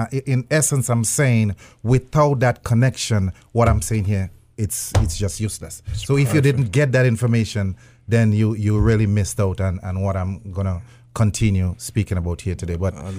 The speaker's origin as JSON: {"language": "English", "country": "Grenada", "lives_now": "United States", "said": "I'm from Grenada originally. Mm. I've been in this country, I would say, about 30 years."}